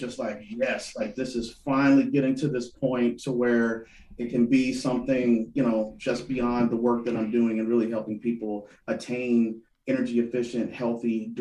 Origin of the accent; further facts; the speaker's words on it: Louisiana, United States; So I'm originally from Louisiana. My father was in the HVAC business.